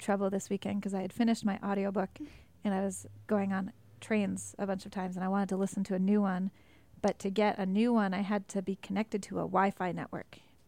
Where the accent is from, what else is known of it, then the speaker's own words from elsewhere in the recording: Hudson, New York, United States; I'm also from Hudson.